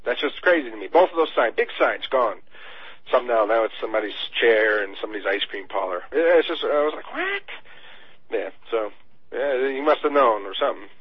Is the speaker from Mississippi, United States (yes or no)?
no; New York, United States; I mean, I come from New York. You know, that's a city.